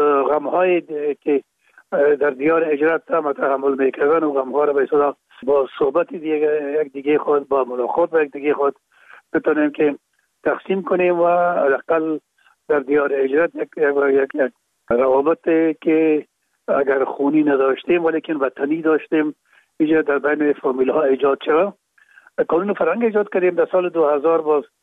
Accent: Kabul, Afghanistan; در کابل، شهید کابل به دنیا آمدیم. اصل ما زرکه خانه کابل است و خود ما تون پدر ما باز از زرکه خانه به شهید انتقال شدن. اونجا در شهید کابل به دنیا آمده و اونجا مکتب خواندیم تا زمانی که صنف 12

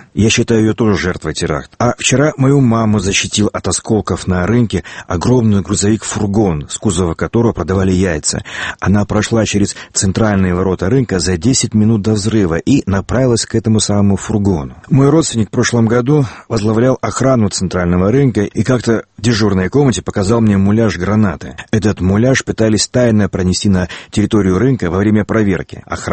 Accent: Vladikavkaz, North Ossetia–Alania, Russia; А полем битвы между ними стал и мой родной город Владикавказ.

